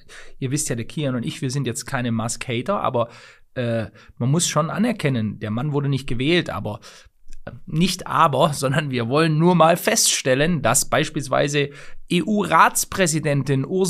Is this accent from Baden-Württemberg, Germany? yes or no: yes; Stuttgart, Baden-Württemberg, Germany; Ich möchte mal gerade eine vorlesen hier aus meiner Heimatstadt Stuttgart.